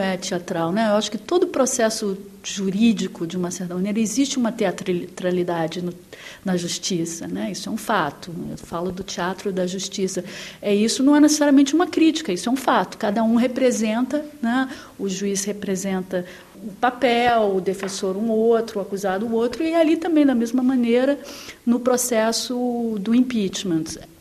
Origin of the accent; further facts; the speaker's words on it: Brazil; como brasileira, como ser social e política, né, que sou, e como brasileira